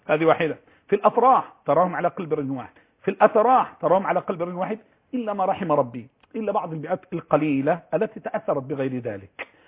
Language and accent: Arabic; Egypt; أنا مصري في القرية وهذا مصري في المدينة، فكلنا مصريون